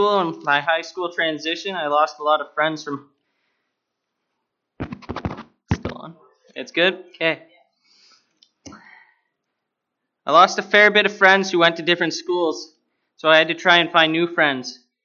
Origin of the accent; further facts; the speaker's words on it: Brantford, Ontario, Canada; I'm 19 years old. I'm from Brantford, Ontario. I grew up in a good Christian family with a twin sister named Danielle